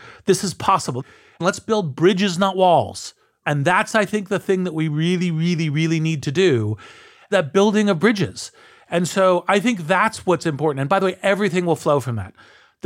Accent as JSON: {"language": "English", "country": "United States", "said": "Let me just speak as an American here"}